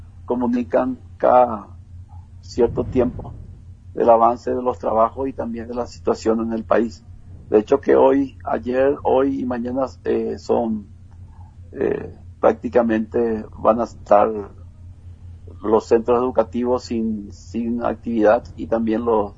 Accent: Paraguay; now in Mexico

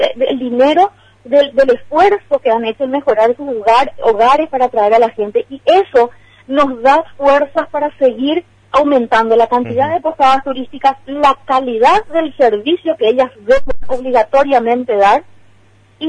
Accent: Paraguay; Debemos entender como paraguayos que la oferta turística debe ser desde, por ponerte estrellas para graficar nada más, desde una estrella hasta cinco estrellas.

